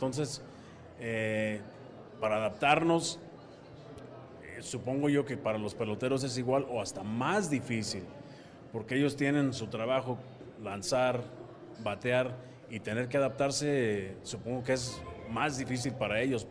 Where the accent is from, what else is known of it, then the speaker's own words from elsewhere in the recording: Mexico; lo que voy a vivir hoy, aquí en México, en mi país